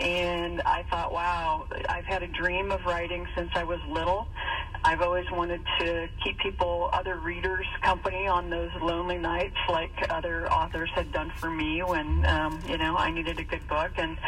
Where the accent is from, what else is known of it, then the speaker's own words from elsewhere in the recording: Paulding, Ohio, United States; born there; I was born in Ohio, so I am happy to be here.